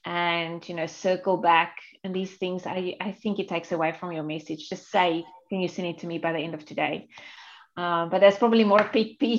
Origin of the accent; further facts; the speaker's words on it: South Africa; And I was also coming from English speaking South Africa into countries like, for example, Thailand, Vietnam, Indonesia